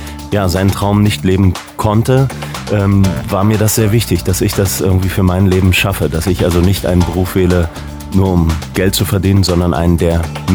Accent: Berlin, Germany; now in Brandenburg, Germany; Na, es ist ja quasi ein Heimspiel für mich als Berliner und jetzt Brandenburger.

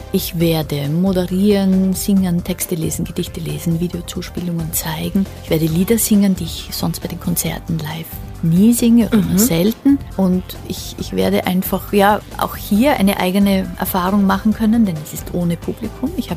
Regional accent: Graz, Styria, Austria; ich bin ja so eine kleine Reiseführerin durch meine Heimatstadt Graz

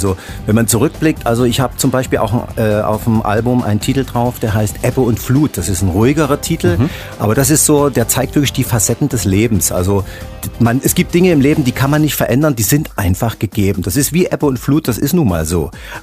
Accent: Dresden, Saxony, Germany; aber ansonsten meine Basis ist in Dresden, in meiner Heimat.

